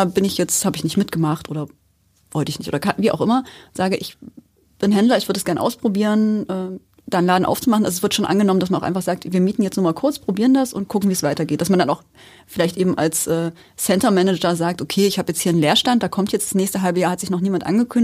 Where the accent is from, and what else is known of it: Leipzig, Saxony, Germany